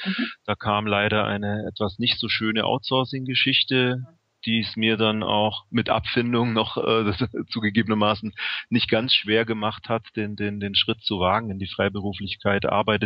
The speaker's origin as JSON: {"language": "German", "town": "Memmingen", "region": "Bavaria", "country": "Germany", "tie": "born or raised there", "also_born_or_lived": "Berlin", "said": "ich bin jetzt vor 2 Monaten von Berlin nach Memmingen zurückgezogen in meine alte Heimat und da gibt es keine U-Bahn."}